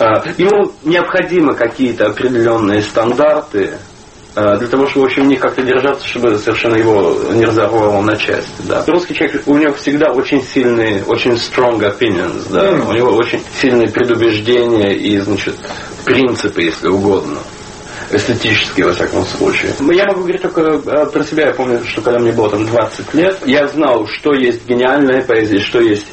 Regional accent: Russia; Russian is a second language; now in United States; я в конечном счете иностранец в Америке и так далее, потому что английский далеко не мой родной язык. Но здесь и несколько иная традиция, потому что в России мы все-таки все помним

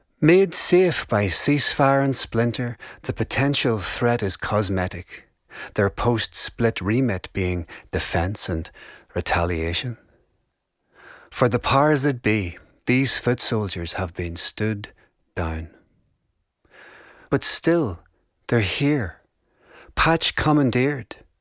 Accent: Downpatrick, Northern Ireland, United Kingdom; Location, my hometown of Downpatrick.

